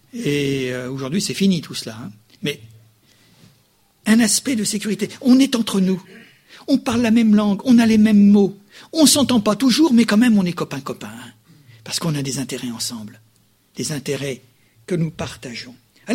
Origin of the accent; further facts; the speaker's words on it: France; Notre identification unitaire, c'est que nous sommes français.